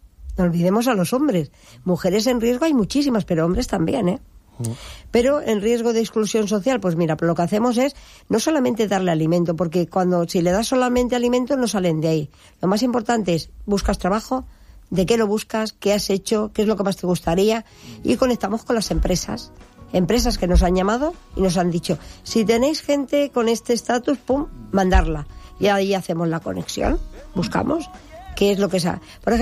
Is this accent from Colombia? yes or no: no; Spain; Como españoles seguimos nuestra tradición de Reyes Magos.